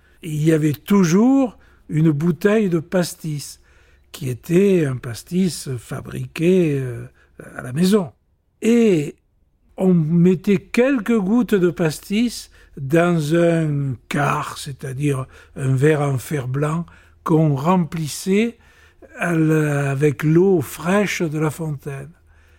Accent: Manosque, Provence-Alpes-Côte d'Azur, France; je suis originaire de Manosque, qui se situe à 20 km de Fort-Calquier. Donc, je suis né et j'ai grandi dans cette Haute-Provence où j'apprécie particulièrement la chaleur, le soleil, la lumière.

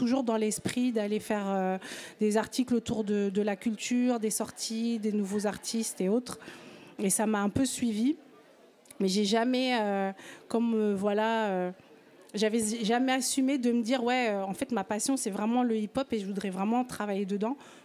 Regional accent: Hauts-de-France, France; Et comme je venais du Nord, le truc c'est qu'on n'avait pas tout ce qui était centralisé à Paris.

